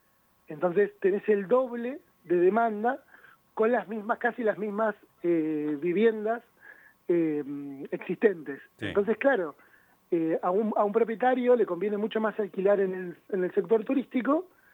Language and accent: Spanish; Río Negro, Argentina; Yo particularmente soy de Río Negro, sí.